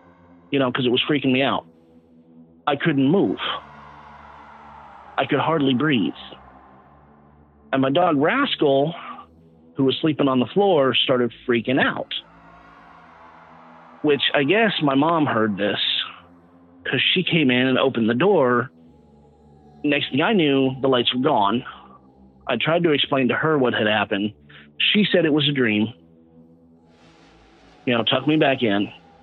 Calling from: Georgia-Florida border, United States; I'm calling from right on the Georgia-Florida border, but this happened back in Nevada.

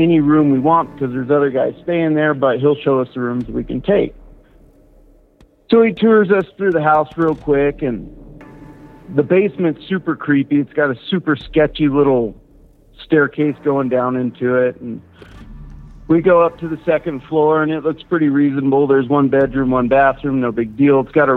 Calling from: Wyoming, United States; I'm calling from Wyoming, southeast corner of Wyoming.

